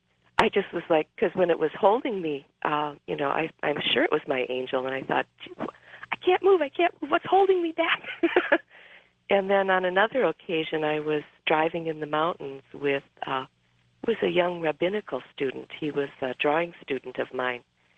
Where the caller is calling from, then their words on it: San Francisco, California, United States; I'm calling from San Francisco.